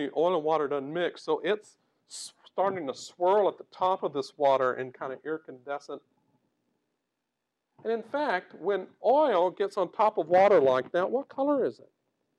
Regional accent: Texas, United States; I'm from East Texas originally, so naked is about the only way I can say that.

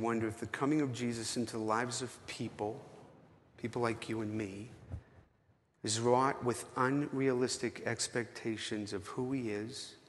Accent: Boston, Massachusetts, United States; I mean, you know, I'm from Boston, for crying out loud.

